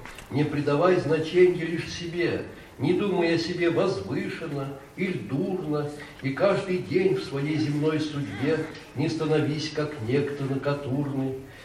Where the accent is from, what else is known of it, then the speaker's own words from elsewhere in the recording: Michurinsk, Tambov Oblast, Russia; сказал, что я из Мичуринска